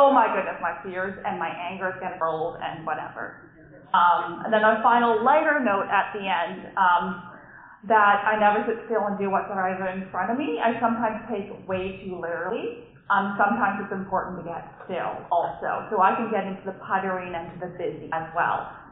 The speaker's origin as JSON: {"language": "English", "country": "Canada", "said": "Now remember, I'm Canadian, so whatever's going on in the next 2 weeks and 4 years"}